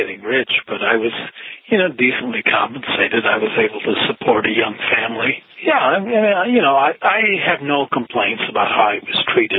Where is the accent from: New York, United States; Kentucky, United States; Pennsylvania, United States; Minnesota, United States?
Minnesota, United States; Moorhead; moved away as an adult; And so in 1970, I moved to Chicago from Moorhead, Minnesota, with a girlfriend.